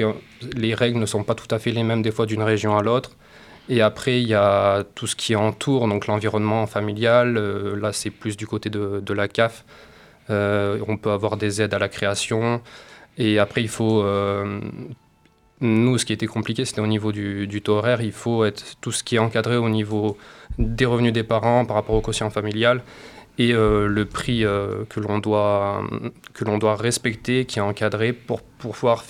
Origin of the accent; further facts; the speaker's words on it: Le Puy-en-Velay, Auvergne-Rhône-Alpes, France; Je suis originaire du Puy-en-Velay.